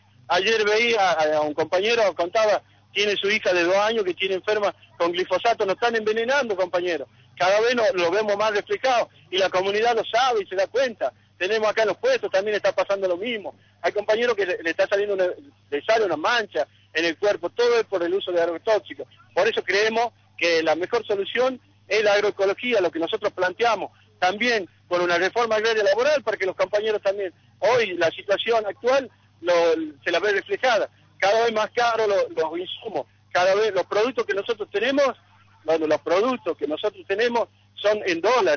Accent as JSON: {"language": "Spanish", "region": "Tucumán", "country": "Argentina", "said": "soy un referente de Tucumán."}